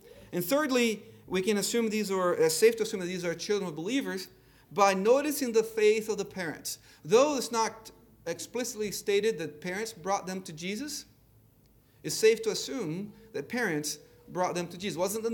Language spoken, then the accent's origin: English; Brazil; accent: Brazilian; English is a second language; You can enjoy my Brazilian accent as I misread words to you here today.